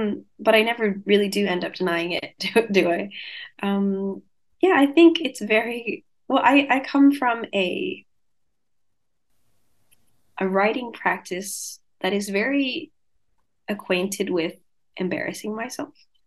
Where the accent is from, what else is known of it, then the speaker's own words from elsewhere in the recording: Bankstown, New South Wales, Australia; And so I grew up around Bankstown and Sefton. So those are kind of like 10, 15 minutes away from the center of Cabramatta.